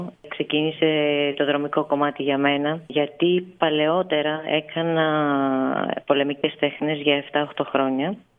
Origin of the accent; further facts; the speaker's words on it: Agrinio, Western Greece, Greece; που γίνονταν στην πόλη μου εκείνη την περίοδο